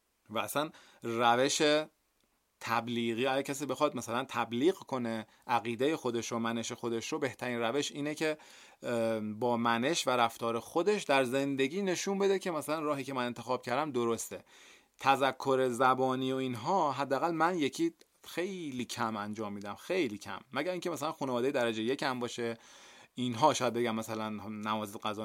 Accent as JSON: {"language": "Persian", "country": "Iran", "said": "با اینکه ما ایرانی هستیم، ما به فرهنگ 2500 سالمون مینازیم"}